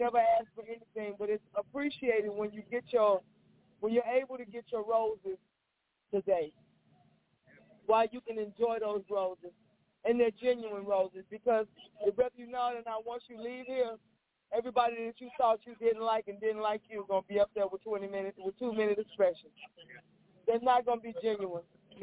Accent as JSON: {"language": "English", "country": "Jamaica", "said": "I'm Jamaican. She's Jamaican."}